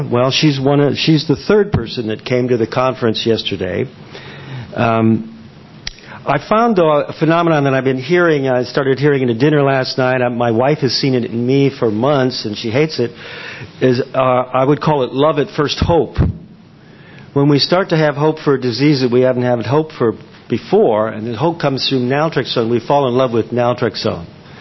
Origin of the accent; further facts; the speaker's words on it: Daytona Beach, Florida, United States; yet another doctor in my hometown of Daytona Beach said